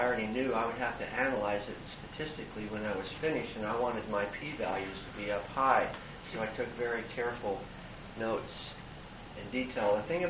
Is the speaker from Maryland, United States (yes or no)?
no; California, United States; I was born in Ventura County. I'm a California native. So it's nice to be back in my home state